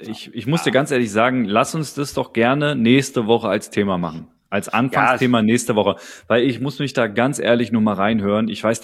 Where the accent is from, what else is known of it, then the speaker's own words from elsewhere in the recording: Berlin, Germany; Ist jetzt als Berliner nichts Neues, das passiert mal.